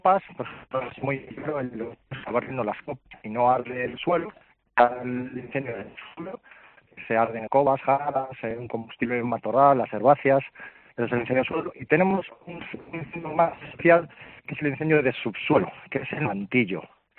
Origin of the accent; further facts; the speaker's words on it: Puebla de Sanabria, Castile and León, Spain; yo soy de Puebla de Sanabria